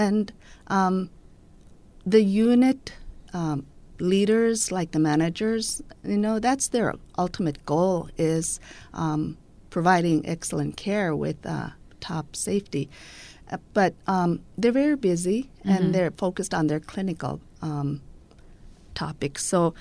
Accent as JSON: {"language": "English", "town": "Bethel", "region": "Alaska", "country": "United States", "said": "I am from Bethel. My parents are … My grandparents are from Guigilnuk … … I am half Yupik."}